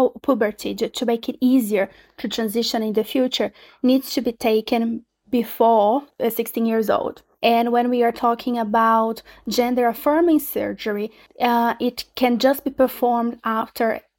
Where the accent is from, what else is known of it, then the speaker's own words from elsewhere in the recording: Brazil; As I mentioned before, I'm from Brazil